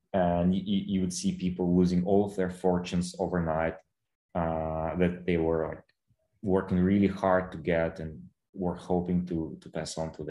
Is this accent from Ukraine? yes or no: yes; Ukraine; Well, I was born in Soviet Ukraine. I grew up in Ukraine when I was very small, when Ukraine became independent.